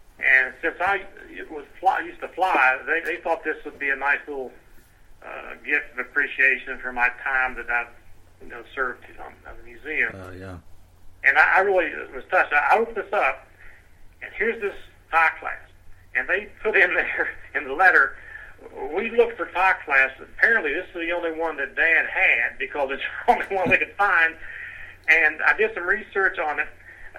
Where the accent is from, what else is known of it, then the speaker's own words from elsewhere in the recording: Oak Hill, West Virginia, United States; when I was growing up in Oak Hill, West Virginia, I used to work at a place called Fayette Airport in Fayetteville, West Virginia, while I was going to high school.